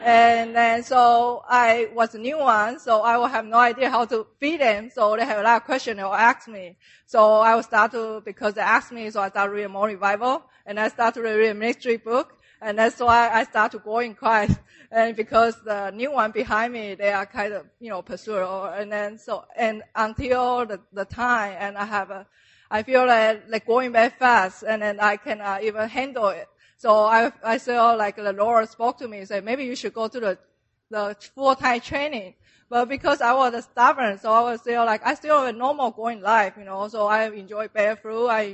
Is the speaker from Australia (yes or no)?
no; Taiwan; English is a second language; now in United States; I grew up in Taiwan with a Buddhist background.